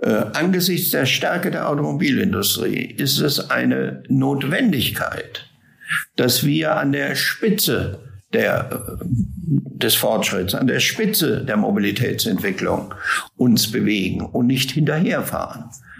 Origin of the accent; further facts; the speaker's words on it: Berlin, Germany; als Berliner ist man da hart im Nehmen und einiges gewöhnt.